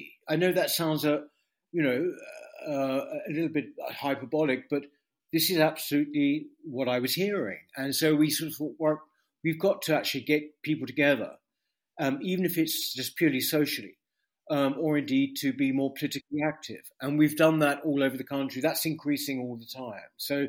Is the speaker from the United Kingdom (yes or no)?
yes; United Kingdom; in the 1970s, when I was growing up in Britain, I was a teenager in the 1970s